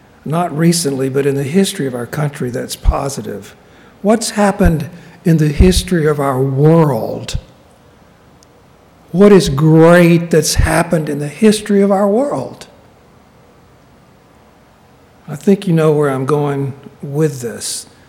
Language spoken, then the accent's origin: English; Alabama, United States; I'm from Alabama, by the way.